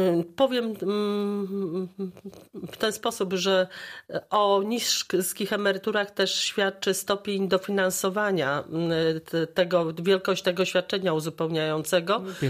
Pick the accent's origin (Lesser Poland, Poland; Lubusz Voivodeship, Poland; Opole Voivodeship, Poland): Lubusz Voivodeship, Poland; Zielona Góra; born there; Ja jestem zielonogórzanką z urodzenia i też oczywiście mam sentyment do amfiteatru.